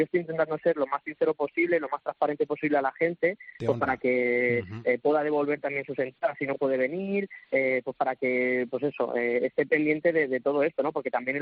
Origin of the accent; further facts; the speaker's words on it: Spain; nosotros como buen español y como persona que trabaja